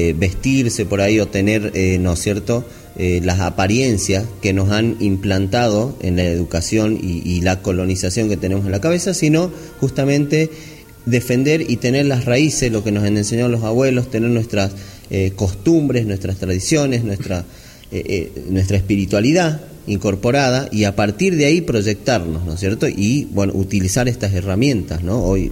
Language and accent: Spanish; Humahuaca, Jujuy, Argentina; Soy de Omahuaca, nativo de Omahuaca.